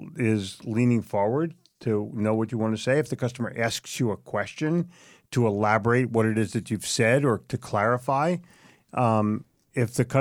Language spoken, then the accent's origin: English; Philadelphia, Pennsylvania, United States; I'm from Philly. Boo me.